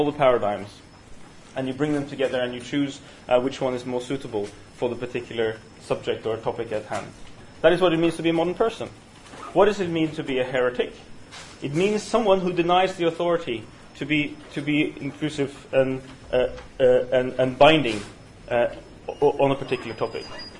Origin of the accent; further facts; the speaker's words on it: Norway; accent: Norwegian; so you don't have to spend the entirety of the next hour and 10 minutes trying to place my Norwegian accent.